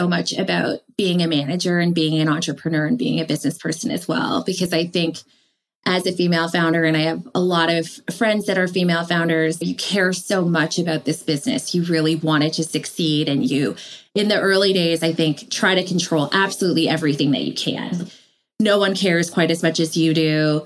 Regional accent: Toronto, Ontario, Canada; I'm from Toronto. I'm from Canada.

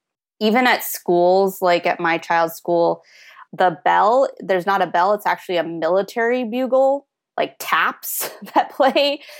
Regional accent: Philippines; My family, you know, we're Filipino, right? And like one of the common experiences among Filipinos, almost universal, is family separation.

